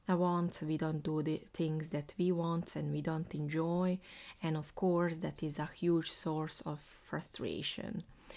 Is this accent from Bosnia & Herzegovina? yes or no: yes; Bosnia & Herzegovina; English is a second language; I'm in my hometown Bosnia, in my parents' house. I'm waiting my apartment to be ready next month, but here today I'm in my parents' home where I grow up, and in my room where I live with my brother and my grandma.